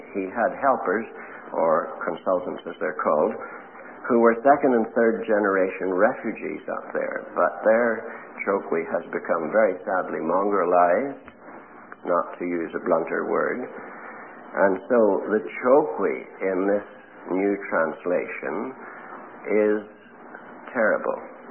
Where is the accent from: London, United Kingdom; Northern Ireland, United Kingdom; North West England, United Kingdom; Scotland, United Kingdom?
Northern Ireland, United Kingdom; It's always been a very strongly Presbyterian country, of course, and that was where I was brought up in Presbyterianism.